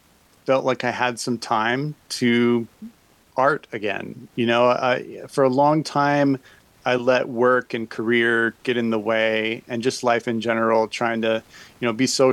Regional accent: Utah, United States; I was actually born and raised in Utah, in the mountains, and have been doing art from a very, very early age.

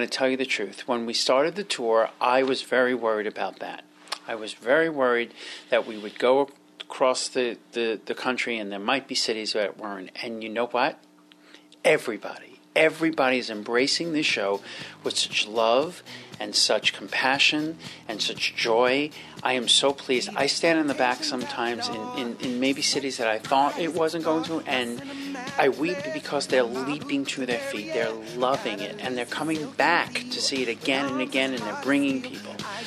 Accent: New York, United States; I was born and bred in New York

